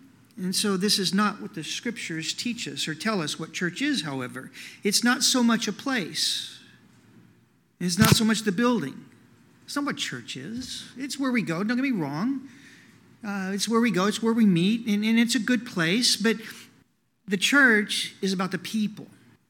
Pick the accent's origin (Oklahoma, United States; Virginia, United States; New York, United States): Oklahoma, United States; I was raised here in Oklahoma.